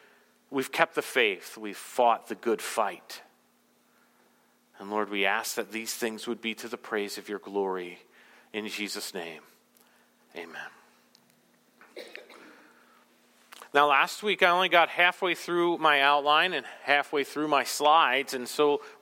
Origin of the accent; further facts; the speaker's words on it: Montana, United States; also born or lived in New Jersey; I spent most of my childhood in southeastern Montana. I was born in New Jersey, and then when I was about 9, I moved to southeastern Montana.